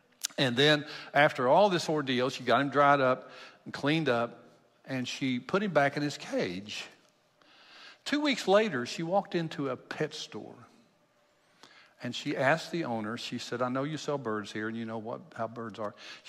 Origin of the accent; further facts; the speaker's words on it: Kentucky, United States; I grew up in Kentucky. If you know me, you know that.